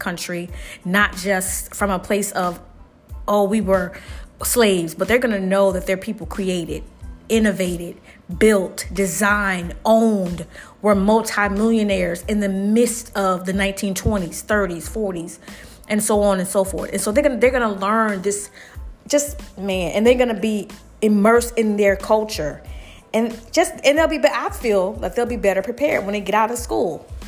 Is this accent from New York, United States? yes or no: no; Alabama, United States; I'm from Alabama, and I bypassed all these beautiful schools